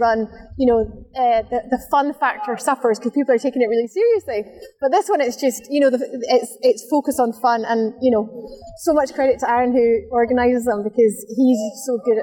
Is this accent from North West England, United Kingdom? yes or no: no; Perth, Scotland, United Kingdom; I'm from Perth